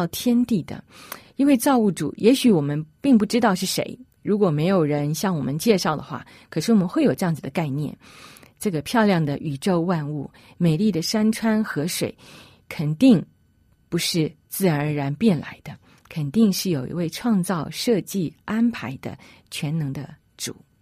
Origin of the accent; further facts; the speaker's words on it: China; 特别我们中国人啊，我们对天会有一种概念啊